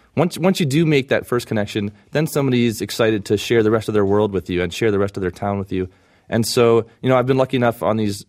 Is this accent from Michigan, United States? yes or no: yes; Ann Arbor, Michigan, United States; also born or lived in Los Angeles; You know, I live in Ann Arbor, Michigan, my hometown, mm-hmm. and I live in Los Angeles part of the time.